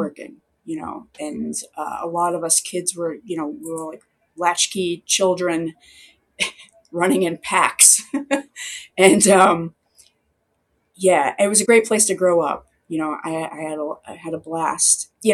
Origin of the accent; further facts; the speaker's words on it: Dorchester, Massachusetts, United States; accent: Dorchester; I grew up in Dorchester and like I definitely talk like my mother and my brother. My dad also has a Dorchester accent, but it's like almost like more old school.